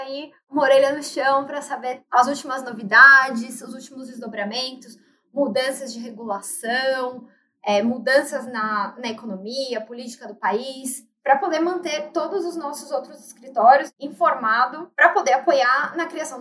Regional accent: São Bernardo do Campo, São Paulo, Brazil; moved away as an adult; Gente, eu sou de São Bernardo, a gente recebe o folhetinho da dengue.

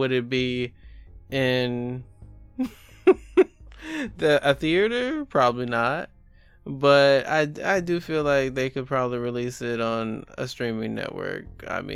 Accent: United States; I mean, like, as an American, I mean, I pretty much caught, all the social commentary.

